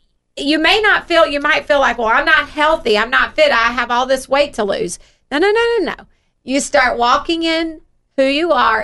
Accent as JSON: {"language": "English", "region": "Gulf Coast", "country": "United States", "tie": "born or raised there", "said": "I was raised in the Gulf Coast."}